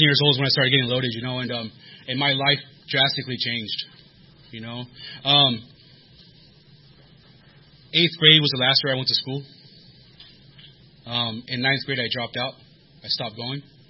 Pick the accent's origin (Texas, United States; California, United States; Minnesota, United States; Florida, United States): California, United States; San Diego; So I grew up here in San Diego, and I like to say that my life was basically doomed because I grew up in East County.